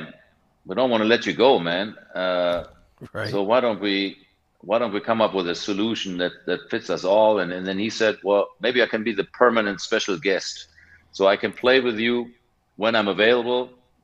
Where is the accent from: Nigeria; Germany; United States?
Germany; we are from Germany, the band started there.